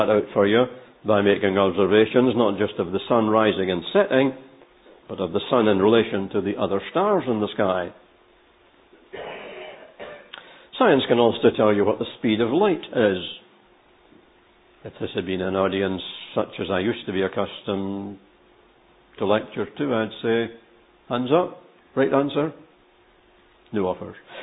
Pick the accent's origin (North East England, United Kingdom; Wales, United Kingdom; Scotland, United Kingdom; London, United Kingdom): Scotland, United Kingdom; accent: Scottish; maybe you're not accustomed to my Scottish accent yet, but you all get used to it, I promise you. Think how I've got to cope with all these English accents I've never heard before.